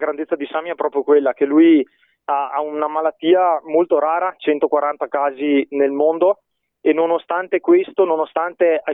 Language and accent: Italian; Canale d'Agordo, Veneto, Italy; io sono di Canale d'Agordo, e quindi mi pareva corretto ricordarlo